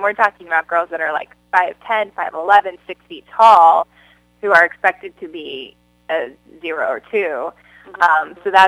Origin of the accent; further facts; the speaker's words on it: Wyoming, United States; I come from Wyoming. I come from the Midwest.